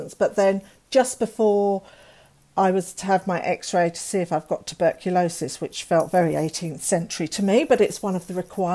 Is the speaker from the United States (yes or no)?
no; England, United Kingdom; and I love being English and I love the English.